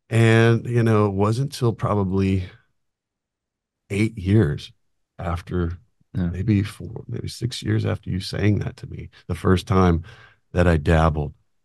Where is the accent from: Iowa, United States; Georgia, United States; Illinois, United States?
Georgia, United States; Atlanta; also born or lived in Australia; I grew up in Atlanta, originally started in Australia. My parents were both educators.